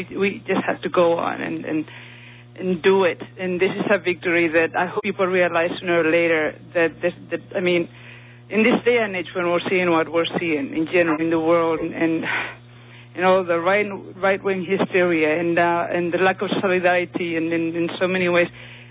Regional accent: Spain; English is a second language; I'm from Spain

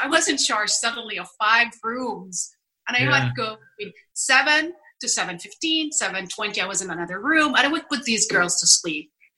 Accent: Jerusalem, Palestine; also born or lived in Haifa; I want to touch on growing up in East Jerusalem, but outside the walls, because that actually can explain Haifa different and more. So between age 5 and 18, I lived all my weekdays, except the summer where I go to Haifa, in the orphanage.

